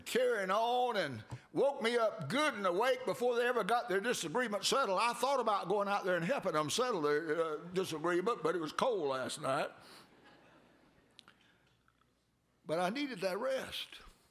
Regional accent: the South, United States; I was from the South.

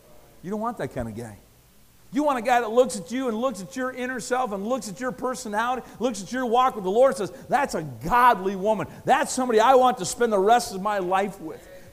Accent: St. Thomas, Ontario, Canada; I was sitting in a restaurant in St. Thomas, my hometown there, Ontario.

